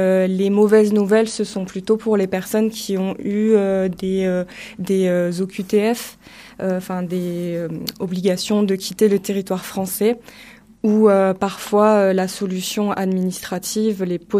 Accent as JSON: {"language": "French", "country": "France", "said": "j'ai 33 ans, je suis française, je parle français."}